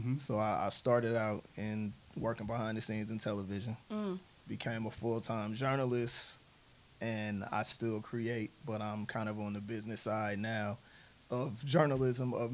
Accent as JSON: {"language": "English", "town": "Oakland", "region": "California", "country": "United States", "said": "from California, where I'm from. He's from Richmond, I'm from Oakland."}